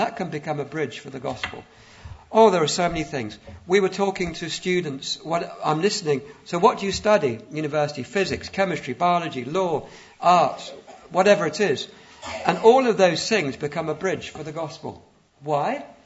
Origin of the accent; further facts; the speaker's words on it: United Kingdom; I'm not Scottish, I'm Anglo-Welsh.